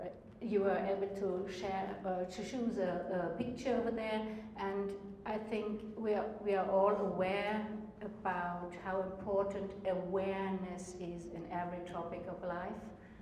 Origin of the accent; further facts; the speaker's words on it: Germany; English is a second language; I'm a gerontologist from Germany.